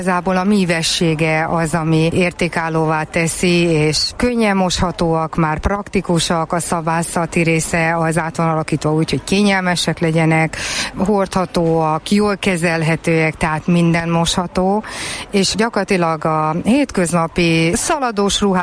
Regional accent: Budapest, Hungary; Én budapesti vagyok

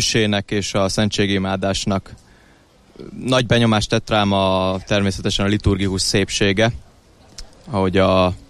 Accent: Miskolc, Borsod-Abaúj-Zemplén, Hungary; első alkalommal vagyok itt, és Miskolcról jöttem.

